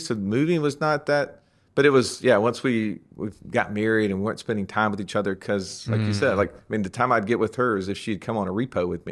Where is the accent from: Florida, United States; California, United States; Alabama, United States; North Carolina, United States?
Alabama, United States; Montgomery; Grew up in Montgomery.